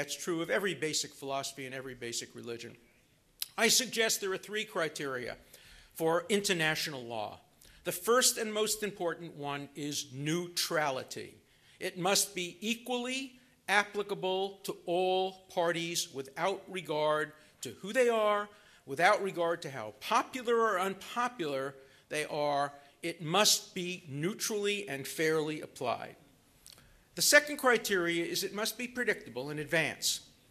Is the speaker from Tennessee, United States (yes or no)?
no; Brooklyn, New York, United States; I come from Brooklyn where we talk very, very, very fast.